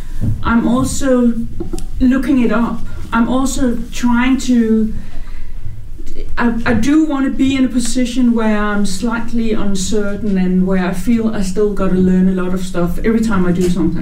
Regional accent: Copenhagen, Capital Region of Denmark, Denmark; No, I was raised in Copenhagen.

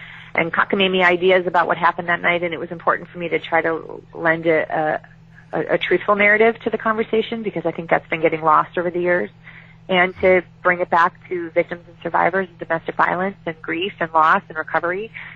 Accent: Chicago, Illinois, United States; I was raised as a in Chicago, so I'm Blackhawks all the way, even in our down years.

